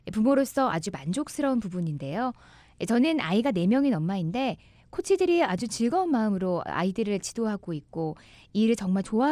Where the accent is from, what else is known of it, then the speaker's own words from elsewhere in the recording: Virginia, United States; 저는 버지니아에서 자랐는데 저도 어릴 때 지역 스포츠 팀에서 소프트볼을 했어요.